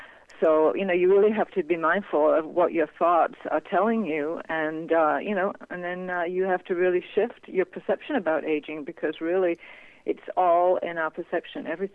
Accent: England, United Kingdom; I mean, I'm from England, and we only had three.

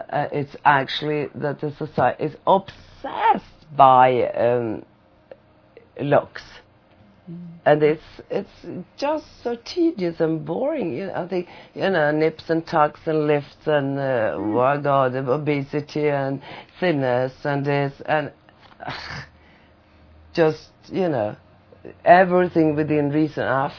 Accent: Sweden; moved away as an adult; also born or lived in England / America; because I was born in Sweden. I was there for the first 24 years of my life.

